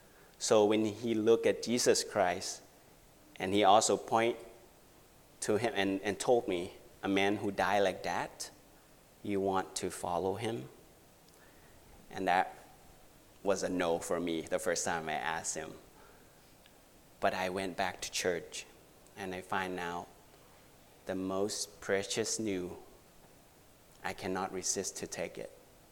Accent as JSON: {"language": "English", "country": "Thailand", "said": "As you can tell, my accent's probably not from around here. So I'm Thai. I'm from Thailand. And I was Buddhist at the age of 17."}